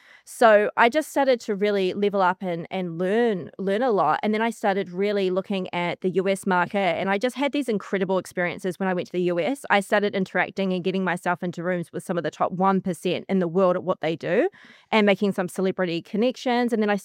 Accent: New Zealand; So I always had big dreams and love coming from New Zealand, love being a Kiwi. I think those roots have been very grounding.

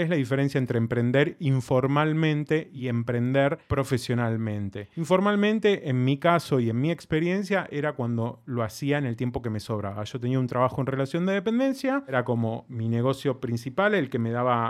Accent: Argentina; now in Barcelona, Spain; Pero bueno, les quiero contar un poquitito de mí. Tengo 43 años, soy argentino, actualmente vivo en Barcelona, España

